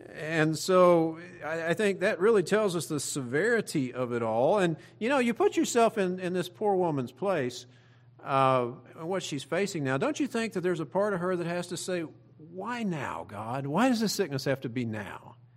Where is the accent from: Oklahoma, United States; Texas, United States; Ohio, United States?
Oklahoma, United States; also born or lived in Kansas; "I'm originally from Oklahoma." "Oh, so you were born and raised in Oklahoma." "No, I was born in Kansas, 1 mile from the Oklahoma border. I begged my mother from the womb to run that 1 mile so that I would be a natural born Okie, but no.